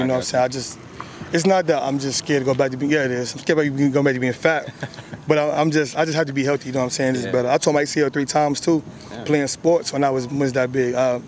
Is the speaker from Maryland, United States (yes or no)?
no; Brooklyn, New York, United States; From Brooklyn.